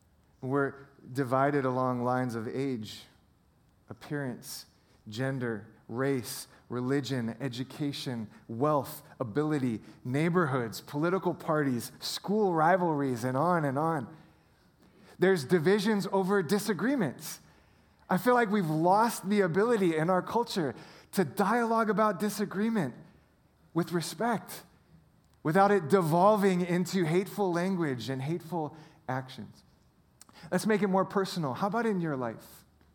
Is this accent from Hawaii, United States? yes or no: yes; Hawaii, United States; Now, I grew up in Hawaii, and there was a word that was used for Caucasian people like me that didn't look like everybody else.